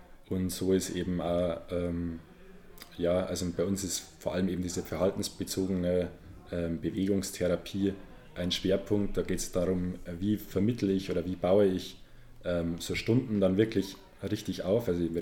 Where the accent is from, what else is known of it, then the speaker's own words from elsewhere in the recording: Passau, Bavaria, Germany; Ich habe aber dann meine Wohnung wieder gekündigt und bin wieder zurück nach Passau gezogen, wo ich herkomme.